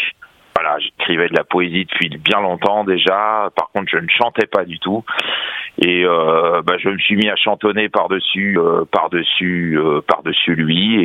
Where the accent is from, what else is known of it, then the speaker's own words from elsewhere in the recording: Paris, Île-de-France, France; Je suis parisien.